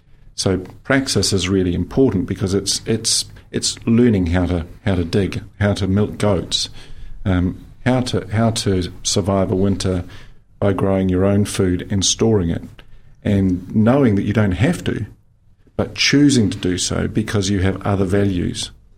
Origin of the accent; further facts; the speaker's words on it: Roxburgh, Otago, New Zealand; also born or lived in Dunedin; Yeah, I was born in Dunedin. I began my journey in Roxburgh.